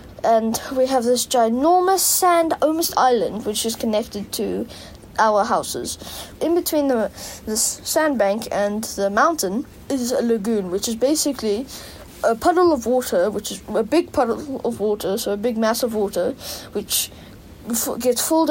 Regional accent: Somerset West, Western Cape, South Africa; Somerset West. But my outdoors part of my life was probably at San Sebastian.

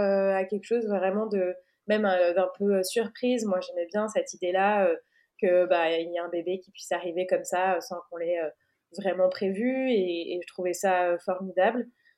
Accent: France; now in Portugal; Et tout ensemble, on vit au Portugal. On est française, mais on est expat dans ce chouette pays.

